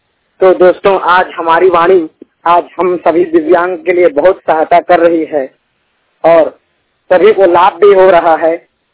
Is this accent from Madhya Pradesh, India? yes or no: no; Raigarh, Chhattisgarh, India; मैं कक्षा 10वीं का छात्र हूँ, मैं 100% विकलांग हूँ और ग्राम गौर बहारी जिला रायगढ़ छत्तीसगढ़ का रहने वाला हूँ।